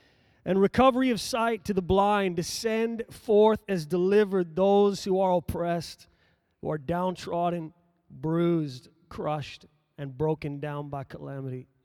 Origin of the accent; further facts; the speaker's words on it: Ireland; In case you're wondering, no, I'm not Aaron Boyd, although I am Irish.